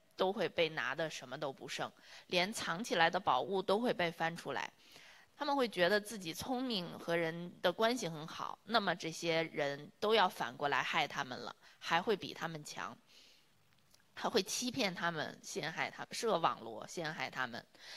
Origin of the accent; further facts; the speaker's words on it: Beijing, China; 我是个北京人，但是我就是没怎么去过故宫，总是去后面的景山。